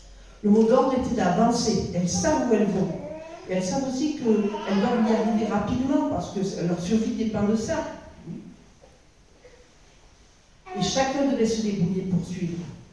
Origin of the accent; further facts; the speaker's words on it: South-West France, France; now in Alsace, France; quand nous allions dans mon sud-ouest natal, parce que vous avez dû entendre dans mon accent que je ne suis pas une fille alsacienne, mais si mon cœur est alsacien.